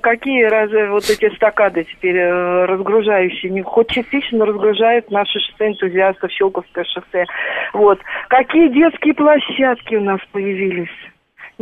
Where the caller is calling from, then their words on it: Balashikha, Moscow Oblast, Russia; Вот я из Балашихи.